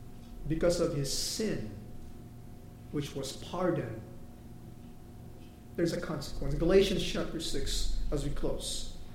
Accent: Philippines; Asian cultures are worse, too. I can say that as a Filipino.

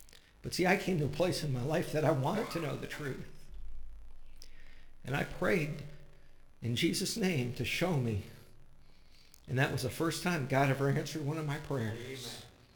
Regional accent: California, United States; I grew up in San Fernando Valley, and our public high school was about 75% Jewish.

